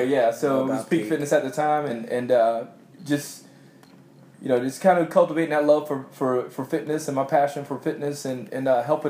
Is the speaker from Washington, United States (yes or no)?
no; Remini, South Carolina, United States; I'm from South Carolina, small town, below Sumter, South Carolina. So I'm definitely repping the Carolinas. Grew up in a small town, I guess.